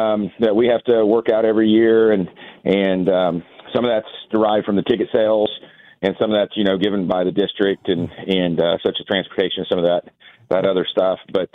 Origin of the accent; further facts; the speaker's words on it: Argonia, Kansas, United States; I grew up in a small town called Argonia, Kansas.